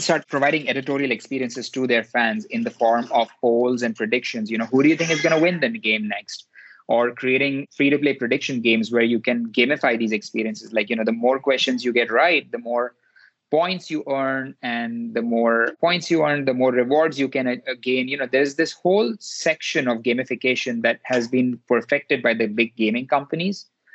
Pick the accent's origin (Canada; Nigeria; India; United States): India; I grew up in India.